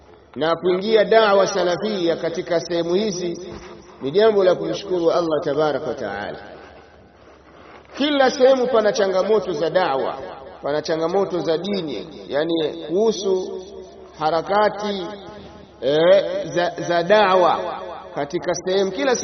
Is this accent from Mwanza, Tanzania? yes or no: yes; Mwanza, Tanzania; Mimi ninatokea Mwanza, kwa Mwanza huko tulipo tunakutambueni